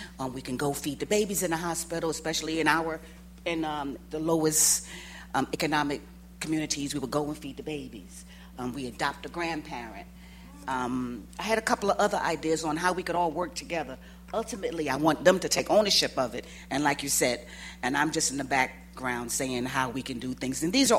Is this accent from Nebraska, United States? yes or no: no; New York, United States; I'm from New York, total New Yorker. I'm totally established, have my career at home.